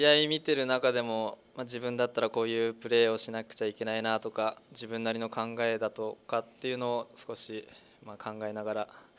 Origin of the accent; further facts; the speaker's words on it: Okinawa, Japan; now in Kumamoto, Japan; 自分としてはまあ沖縄から来てるんで暑さには負けれないなっていうふうに思ってるんで